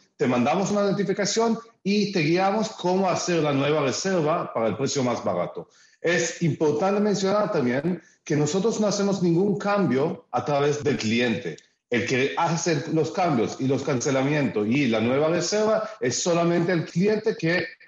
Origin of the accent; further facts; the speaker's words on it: Israel; yo soy israelí mis padres son de Argentina, pero el origen de la familia al final, muchos años atrás, es de España. Entonces, soy israelí, español y argentino.